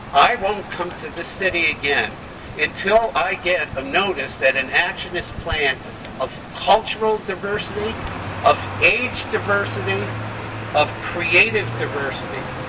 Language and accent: English; Cleveland, Ohio, United States; now in Montpelier, United States; I am age 54, and I am Jewish, and I am from Cleveland, Ohio, living in Montpelier.